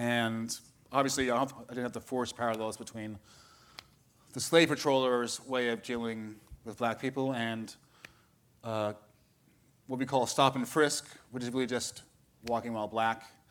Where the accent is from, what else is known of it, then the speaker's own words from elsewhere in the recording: New York, United States; I grew up in New York. There's always like a car alarm going off, someone screaming.